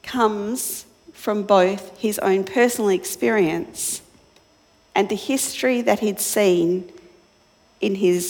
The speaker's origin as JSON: {"language": "English", "town": "Melbourne", "region": "Victoria", "country": "Australia", "tie": "born or raised there", "said": "I grew up in Melbourne, so no confidence in the weather."}